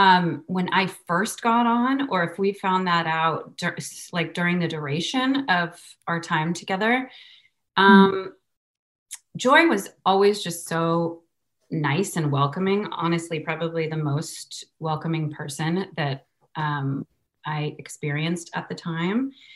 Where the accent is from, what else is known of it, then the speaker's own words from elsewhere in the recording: Summit, New Jersey, United States; born there; I was born in New Jersey.